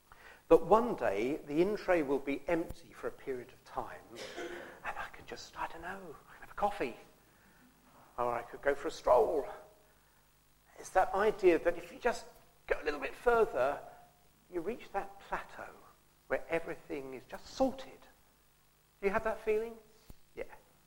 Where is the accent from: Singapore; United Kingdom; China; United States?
United Kingdom; England; I'm English.